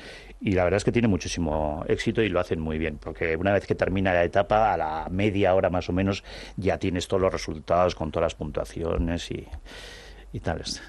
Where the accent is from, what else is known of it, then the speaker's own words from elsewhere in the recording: Zumaia, Basque Country, Spain; tengo allí mis amigos todavía, parte de mi familia. Pero bueno, vivo aquí y sí, sí, sí, soy de Zumaia